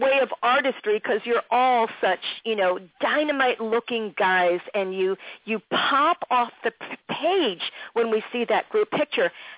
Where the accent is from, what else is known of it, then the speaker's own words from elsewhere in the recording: Philadelphia, Pennsylvania, United States; If I'm from Philadelphia and I'm going to play something that was a profound memory when I was coming up